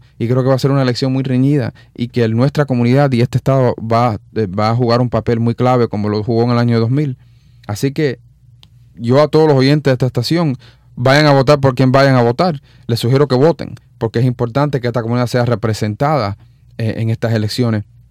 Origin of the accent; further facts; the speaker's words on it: Miami, Florida, United States; born there; Yo nací en Miami.